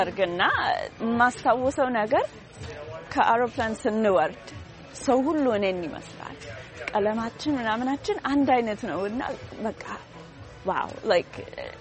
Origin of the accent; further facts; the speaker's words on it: Austin, Texas, United States; እዚህ አውስትን ውስጥ ነው ተወልጄ ያደግኩት። እናትና አባቴ ከኢትዮጵያ በሰማንያ ውስጥ ነው ወደዚህ ሀገር የመጡት